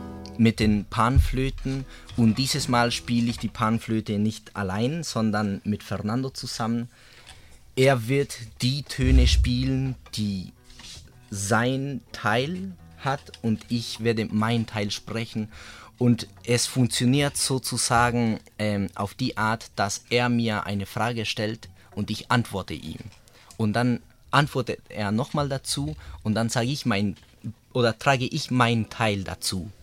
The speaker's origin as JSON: {"language": "German", "region": "Cusco", "country": "Peru", "tie": "born or raised there", "said": "weil ich da im heiligen Tal der Inkas aufgewachsen bin in Cusco"}